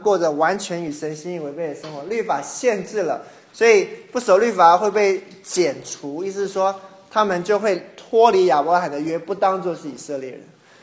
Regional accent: China; 原来像我们是中国人，我们不是犹太人

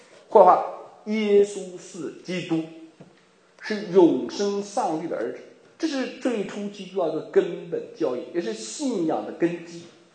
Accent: China; 我说我们大陆人几十年内精神不分裂啊

